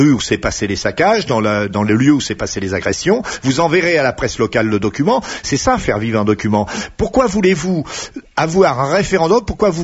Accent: Bourg-Saint-Andéol, Auvergne-Rhône-Alpes, France; born there; Je suis né à Bourg-Saint-Andéol le 26 juillet 1940. Voilà d'où je viens.

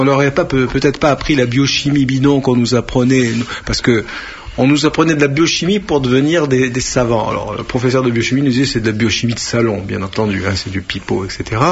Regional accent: Algeria; quand j'étais petit en Algérie

